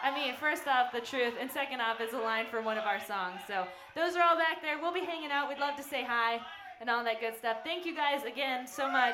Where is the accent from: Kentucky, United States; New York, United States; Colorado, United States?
Colorado, United States; Fort Collins; We're from Fort Collins, Colorado.